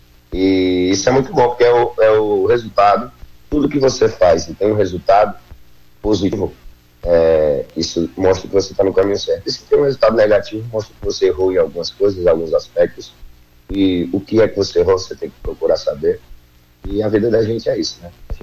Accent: Sena Madureira, Acre, Brazil; sou lá de Serra Madureira. E é sempre muito um prazer falar com todos os meus conterrâneos, a galera do Acre

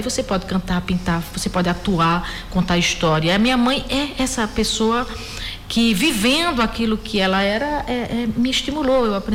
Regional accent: Brejo do Cruz, Paraíba, Brazil; now in São Paulo, Brazil; Eu sou do sertão da Paraíba, moro em São Paulo há 21 anos, mas sou de Brejo do Cruz, no sertão da Paraíba.

